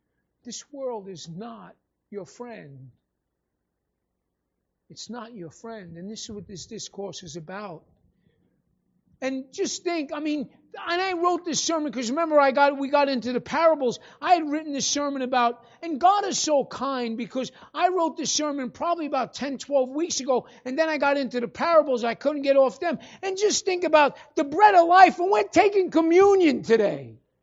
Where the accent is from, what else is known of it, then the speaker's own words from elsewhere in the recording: New York, United States; I know. Don't charge me. I'm from New York.